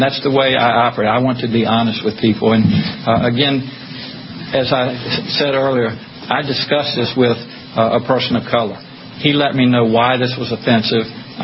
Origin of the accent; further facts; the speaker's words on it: Eastern Shore, United States; unique opportunity growing up on the Eastern Shore. I was in public school during desegregation.